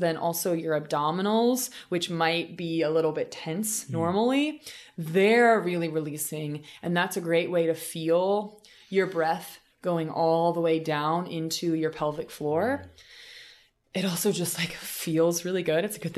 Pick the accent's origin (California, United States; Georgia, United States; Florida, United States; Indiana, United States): Indiana, United States; accent: general American; I am from Southern Indiana. So for the most part, my accent was a pretty good example of a, quote, general American accent.